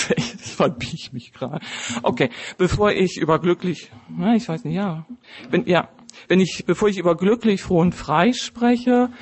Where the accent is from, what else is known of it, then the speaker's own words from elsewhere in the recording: Bremen, Germany; bin Alkoholikerin. Hi, ich komme aus Bremen